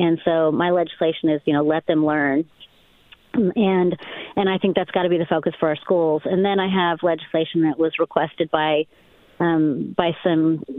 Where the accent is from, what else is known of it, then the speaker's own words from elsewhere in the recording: Salem, United States; it was an absolute privilege to serve in the House and to represent my hometown community in Salem.